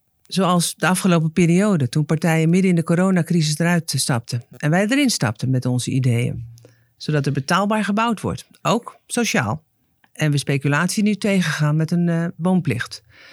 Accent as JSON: {"language": "Dutch", "town": "Zandvoort", "region": "North Holland", "country": "Netherlands", "tie": "born or raised there", "said": "Ik ben geboren en getogen in Zandvoort, in Oud-Noord. Mijn ouders gingen van school uit meteen aan het werk. Maar ik kreeg als eerste in de familie kans om te gaan studeren. Buiten Zandvoort, natuurlijk. Om daarna snel weer terug te keren en ik heb hier altijd gewoond."}